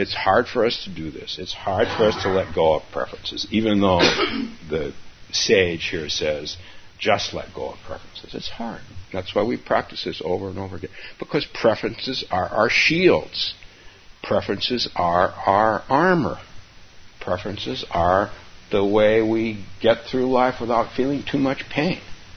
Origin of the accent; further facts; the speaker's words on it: California, United States; moved away as an adult; So I came here from California when I was a young man. My wife and I both came here.